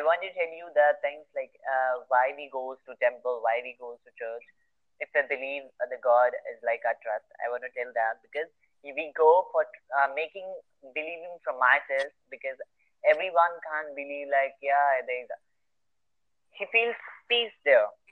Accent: Varanasi, Uttar Pradesh, India; English is a second language; So it's very religious, and here is where I live. Like, I'm from Varanasi, and here is, like, everywhere is a temple, God, and, like, people are very religious.

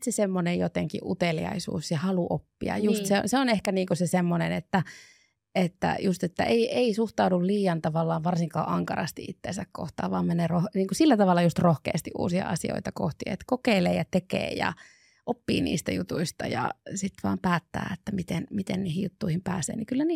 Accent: Oulu, North Ostrobothnia, Finland; mä oon Oulusta kotoisin, niin en tiedä, onko jotain semmoista pohjoissuomalaista kainostelua

